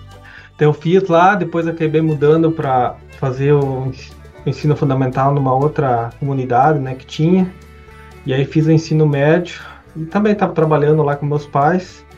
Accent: Modelo, Santa Catarina, Brazil; now in Missouri, United States; sou natural lá de Santa Catarina, do extremo oeste catarinense. Eu nasci numa cidade em Modelo, Santa Catarina, que depois acabou desmembrando e acabou virando Sul Brasil e Modelo, dois municípios distintos. E cresci na zona rural.

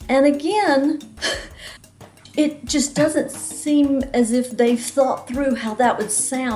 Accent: Chapel Hill, North Carolina, United States; I am from Chapel Hill, North Carolina.

